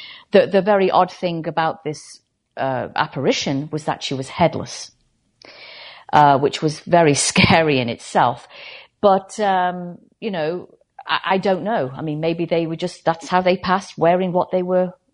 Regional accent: United Kingdom; me being British, in my neck of the woods back in the UK, we've had loads of crop circles over the years.

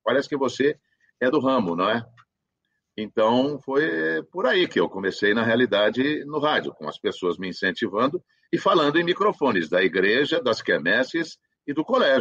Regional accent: Brazil; accent: caipira; o que era marinheiro realmente de primeira viagem, tinha um sotaque muito caipira, e achava que tem uma voz bonitinha.

